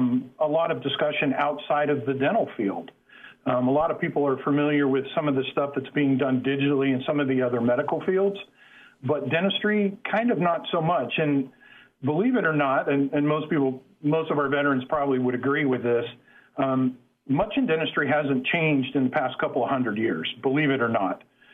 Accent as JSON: {"language": "English", "region": "Ohio", "country": "United States", "tie": "born or raised there", "also_born_or_lived": "Oklahoma", "moved": "yes", "lives_now": "Minneapolis, United States", "said": "My wife is a Northern California girl, and, of course, I was born and raised in Ohio, and we missed the snow."}